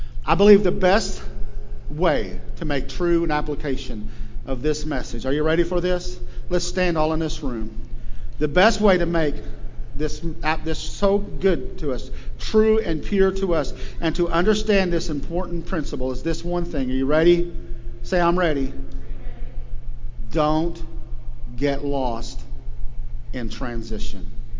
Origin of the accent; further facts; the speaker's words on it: Okarchee, Oklahoma, United States; because the stereotype of Native American Indian growing up in Okarchee, Oklahoma, was all the Indians they're good for nothing